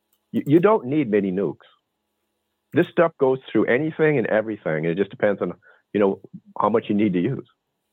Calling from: Arizona, United States; in Arizona.

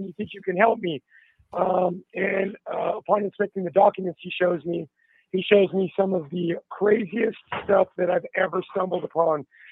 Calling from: San Diego, California, United States; I'm unfortunately calling from a correctional facility. I'm at RJD in San Diego, California.

